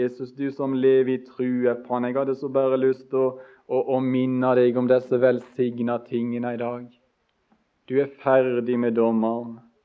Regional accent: Osterøy, Vestland, Norway; Vi hadde en gammel originalpredikant hjemme på Osterøy.

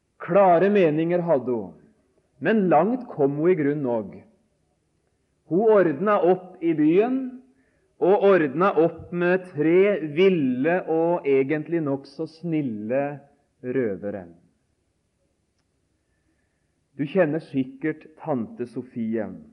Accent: Notodden, Telemark, Norway; dekketøyskapet til mora mi hjemme på Notodden. Dette skapet i mors stue hvor sølvtøyet sto da jeg var gutt.

